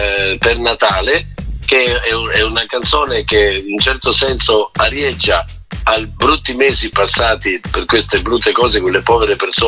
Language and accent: Italian; Rome, Lazio, Italy; E io sono romano